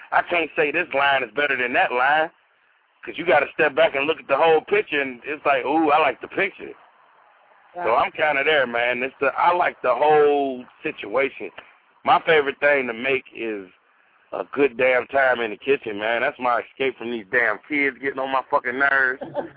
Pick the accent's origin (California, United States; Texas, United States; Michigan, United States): Michigan, United States; Detroit; now in Nashville, United States; So, I mean, I love Detroit. I'm from Detroit, but shit, I'm in Nashville, baby, paying Nashville taxes, walking on these Nashville streets